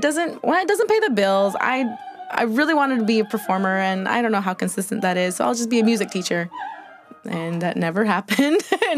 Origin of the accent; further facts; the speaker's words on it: Idaho, United States; I grew up in Idaho working in the fields with my mom